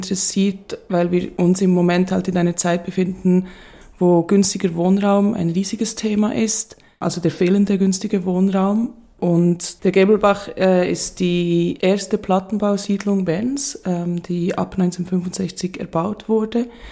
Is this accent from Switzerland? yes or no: yes; Bern, Switzerland; Also ich bin selbst auch in Bern aufgewachsen, aber an einem ganz anderen Ort.